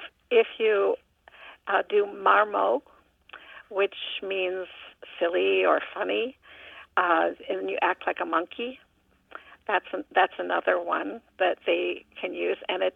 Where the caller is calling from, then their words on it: Milwaukee, Wisconsin, United States; from Milwaukee.